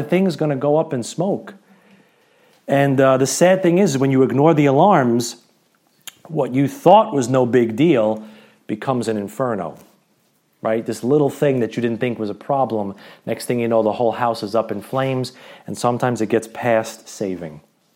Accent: Brooklyn, New York, United States; accent: Brooklyn; I can't say it as well because my Brooklyn accent isn't as thick

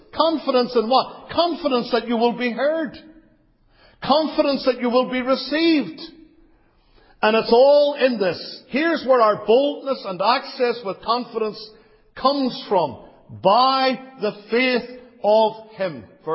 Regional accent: United Kingdom; even though I, for example, am a British citizen

